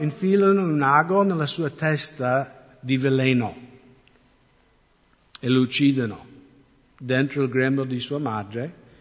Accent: United States; Io sono americano, quindi posso parlare dell'America tutto quello che voglio.

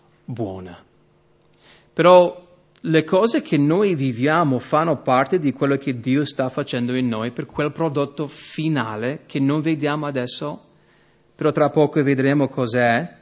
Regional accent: United States; now in Italy; Forse un po' meno qui che in America, però sai da dove vengo io?

